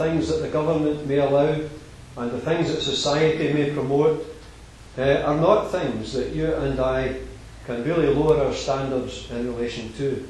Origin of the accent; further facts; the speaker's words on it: Scotland, United Kingdom; We like to think perhaps that we're Scottish, and maybe some of you are thinking about the referendum that's coming off soon and what you're going to do there.